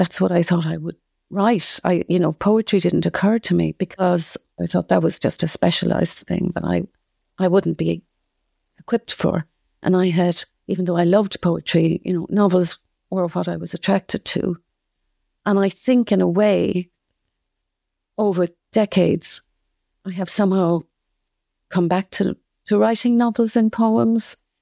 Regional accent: Cork, Munster, Ireland; accent: Cork; also born or lived in Dublin; now in London, United Kingdom; Irish sojourn in Cork and then went to Dublin. And as soon as I went to Dublin, they were taking off my Cork accent. But I could hear they weren't getting it right. And of course, then I came to London where they take off Irish accents.

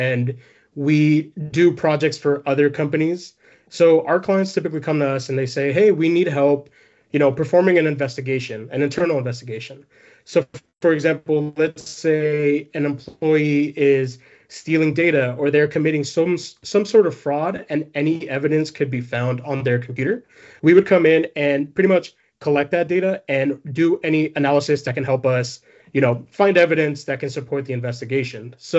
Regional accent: San Diego, California, United States; So I actually grew up like right around the corner from there. Born and raised in San Diego. I went to Chula Vista High School.

